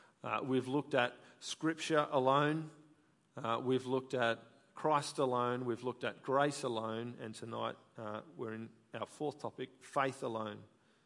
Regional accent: Brisbane, Queensland, Australia; For me, we grew up in Brisbane, and everyone was in Brisbane except one aunt and one uncle who lived in Wollongong, just south of Sydney.

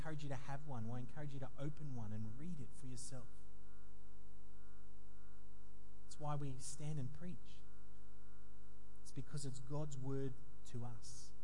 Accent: Australia; all of the freedoms that we enjoy as an Australian, all of the freedoms that we enjoy as Aussies

